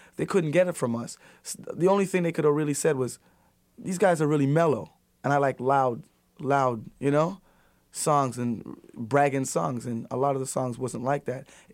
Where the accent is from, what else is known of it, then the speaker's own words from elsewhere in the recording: Jamaica; Plus, I'm from Jamaica. You know, I could talk potwap on the microphone